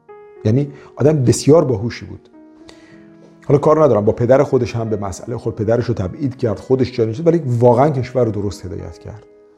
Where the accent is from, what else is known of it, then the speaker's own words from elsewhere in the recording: Iran; ولی چون ما ایرانی هستیم، حالا یا پاس ایرانی هم داریم